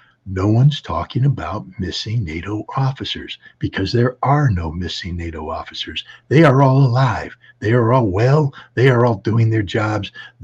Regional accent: United States; I'm American. I butcher everything I say, man.

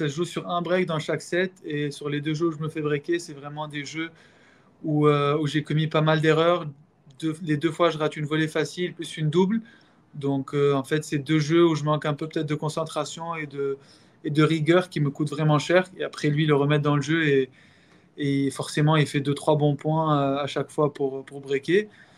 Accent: Tunisia; j'ai 26 ans, je suis 225e mondial et je suis tunisien.

